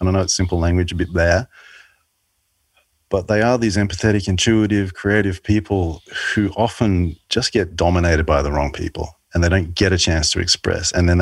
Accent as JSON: {"language": "English", "country": "Australia", "said": "I'm Australian."}